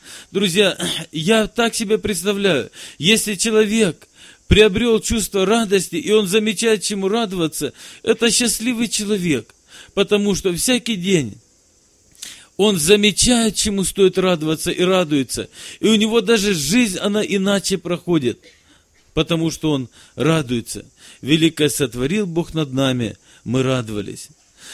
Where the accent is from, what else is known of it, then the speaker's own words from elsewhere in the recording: Apsheronsk, Krasnodar Krai, Russia; я из Апшеронска, это Краснодарский край, пресвитер церкви. Ну, я человек молодой, опыта не так много, мне всего 35 лет, будет через несколько дней. 6 детей.